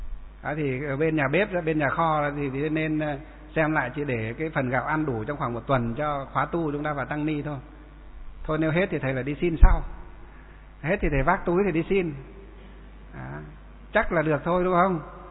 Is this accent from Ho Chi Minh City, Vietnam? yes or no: no; Lương Sơn, Hòa Bình, Vietnam; thì sáng nay tôi gọi điện vào trong bác chủ tịch huyện Lương Sơn, ở huyện của tôi á, quê hương của tôi á